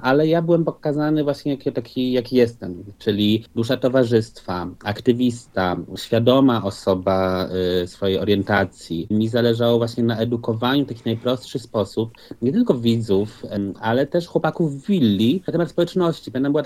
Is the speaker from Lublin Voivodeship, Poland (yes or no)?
no; Warsaw, Masovian Voivodeship, Poland; no bo tutaj jesteśmy obaj z Warszawy